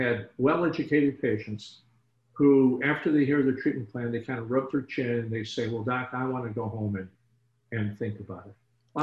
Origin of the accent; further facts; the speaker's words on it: Cicero, Illinois, United States; I grew up in Chicago, Illinois. Suburb of rather Cicero, Illinois, suburb of Chicago, big Polish Catholic Lithuania neighborhood.